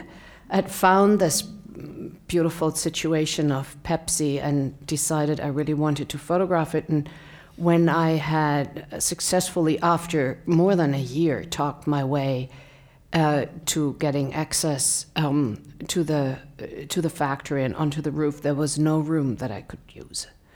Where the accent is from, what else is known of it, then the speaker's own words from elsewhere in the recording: North Rhine-Westphalia, Germany; I grew up in the Ruhr Valley, in the industrial center of Western Germany